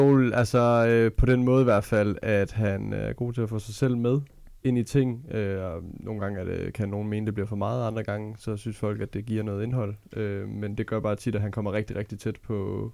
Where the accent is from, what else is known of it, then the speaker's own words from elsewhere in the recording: Odense, Region of Southern Denmark, Denmark; Jeg er jo fynbo med stort F, og er født og opvokset i Odense, og har altid studeret i Odense, og har også læst på SDU i Odense.